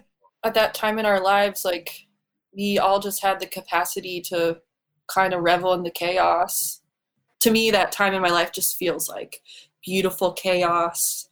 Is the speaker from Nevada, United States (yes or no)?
no; Lafayette, Indiana, United States; Going all the way back to the very, very beginning, Lafayette, Indiana, my hometown